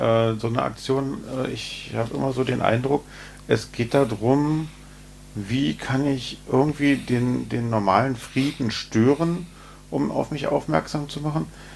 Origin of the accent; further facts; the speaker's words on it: Berlin, Germany; Wir als Berliner sind dem noch relativ nah.